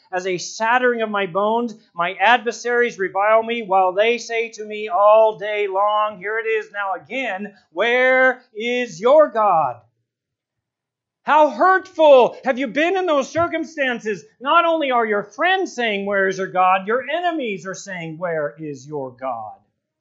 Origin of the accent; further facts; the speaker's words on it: San Diego, California, United States; I remember, many of you know, I grew up in San Diego and I body surfed